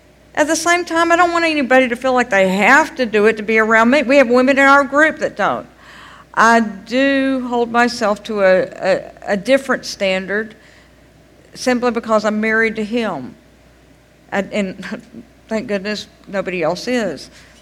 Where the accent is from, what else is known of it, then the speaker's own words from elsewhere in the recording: United States; I'm glad I'm an American.